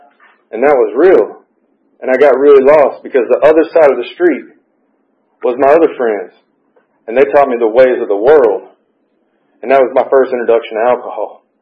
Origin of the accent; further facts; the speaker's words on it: Alpharetta, Georgia, United States; I grew up here. I was born and raised here in Georgia my whole life, around the Alpharetta area